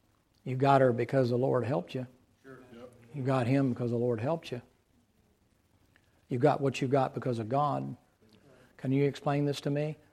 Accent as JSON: {"language": "English", "town": "Atlanta", "region": "Georgia", "country": "United States", "tie": "born there", "said": "But I was born in Atlanta. We live in a little city, a little town right outside of Atlanta."}